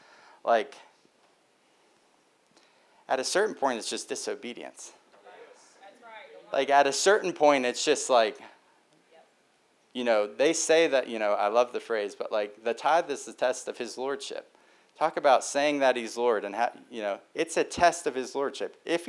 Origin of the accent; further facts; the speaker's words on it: West Virginia, United States; I'm from West Virginia. You know, I like animals.